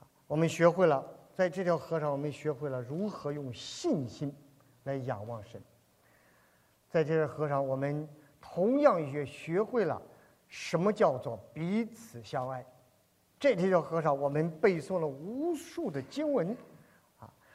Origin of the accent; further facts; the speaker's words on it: Linyi, Shandong, China; 我是土生土长的临沂人啊，从临沂出生啊。